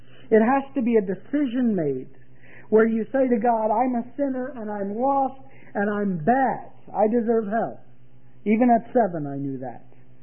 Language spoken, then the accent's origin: English; Reading, Pennsylvania, United States; I'm from Reading, Pennsylvania. Until very recently, my mailing address was a place called Birdsboro, but I didn't even live there. I lived out in the woods, and I've now moved into the city